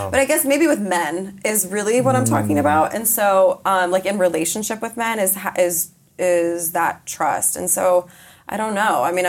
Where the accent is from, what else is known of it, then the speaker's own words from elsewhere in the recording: Chicago, Illinois, United States; also born or lived in Colorado; but I grew up in Chicago and Colorado. And so I live a very normal life and I'm a homebody